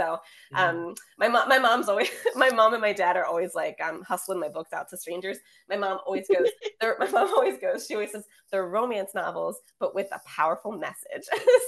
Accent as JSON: {"language": "English", "town": "Philadelphia", "region": "Pennsylvania", "country": "United States", "said": "For folks who don't know me, I'm from Philly."}